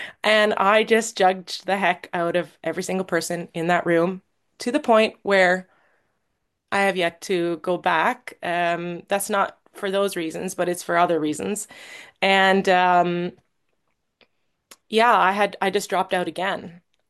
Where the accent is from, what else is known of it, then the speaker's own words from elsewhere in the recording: Canada; now in Norway; I'm a Canadian. I now live in Norway, but I was born and raised in Canada.